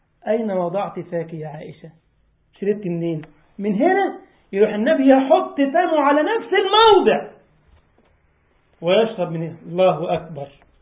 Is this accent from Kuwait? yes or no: no; Egypt; عارف ابو الهول اللي عندنا في مصر فانا عند الهرم ما بيتكلمش